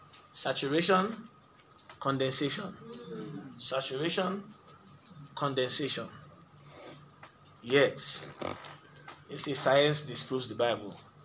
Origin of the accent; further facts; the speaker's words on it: Nigeria; As a Nigerian, that's it.